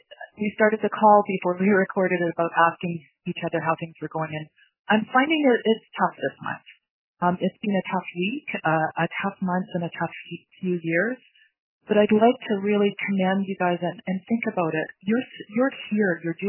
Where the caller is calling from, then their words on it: Whitehorse, Yukon, Canada; I'm joining you from Whitehorse